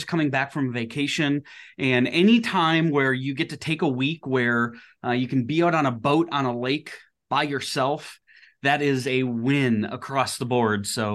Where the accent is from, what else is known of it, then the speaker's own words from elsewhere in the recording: Minnesota, United States; Born and raised in Minnesota, I was always taught about Minnesota nice